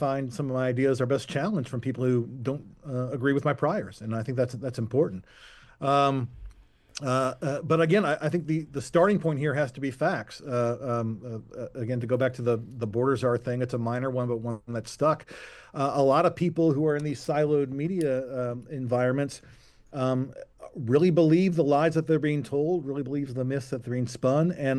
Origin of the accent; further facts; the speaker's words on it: the South, United States; As for gun control, I grew up in the South.